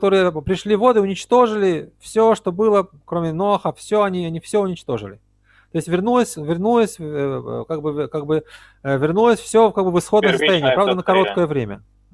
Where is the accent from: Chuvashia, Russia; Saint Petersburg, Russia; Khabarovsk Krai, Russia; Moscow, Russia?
Saint Petersburg, Russia; я из Питера, у нас там потопы были постоянно